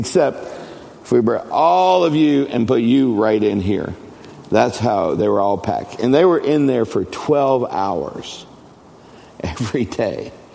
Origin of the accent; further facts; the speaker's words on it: United States; I'm an American. I too suffer from that here in my country, but I do not want to give that up.